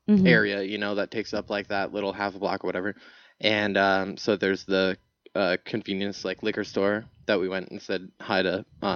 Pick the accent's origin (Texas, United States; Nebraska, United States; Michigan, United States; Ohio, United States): Nebraska, United States; I grew up in Nebraska, and out of there they